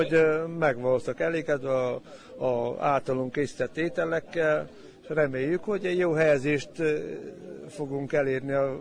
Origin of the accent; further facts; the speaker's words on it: Sălaj, Romania; Szilágy Panitból jöttem, pontosabban Szilágy megyéből, Zila mellőli kis faluból